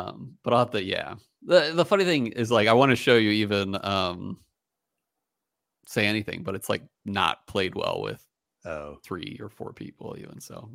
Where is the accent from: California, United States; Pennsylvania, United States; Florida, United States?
Pennsylvania, United States; Philadelphia; No, he's an old friend. We grew up together in Philly.